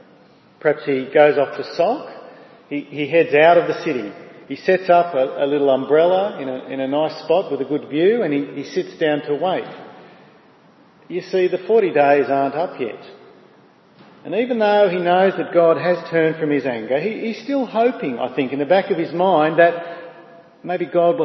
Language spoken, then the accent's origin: English; Australia; We're Australian.